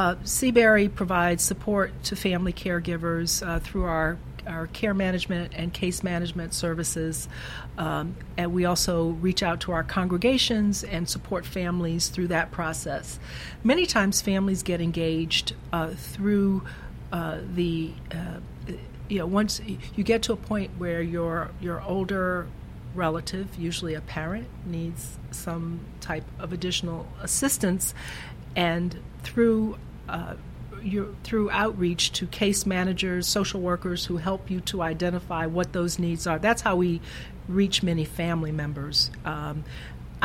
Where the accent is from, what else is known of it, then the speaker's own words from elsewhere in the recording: Washington, District of Columbia, United States; I grew up in Ward 5 in Riggs Park, 1006 Hamilton Street, Northeast.